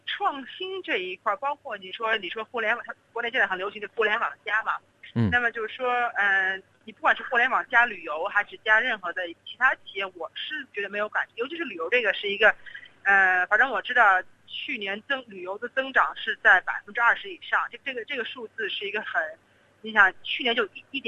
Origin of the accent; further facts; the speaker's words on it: Melbourne, Victoria, Australia; also born or lived in Beijing; 我是在墨尔本出生，然后呢在北京长到七岁嘛，后来一直回墨尔本就是学习生活。